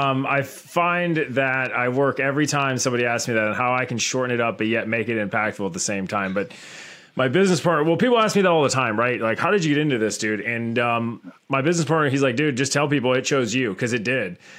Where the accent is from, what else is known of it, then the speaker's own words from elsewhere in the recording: Tampa, Florida, United States; also born or lived in Grand Rapids; I grew up in Tampa, Florida. Okay. I was born in Grand Rapids, Michigan, if anybody knows where that is.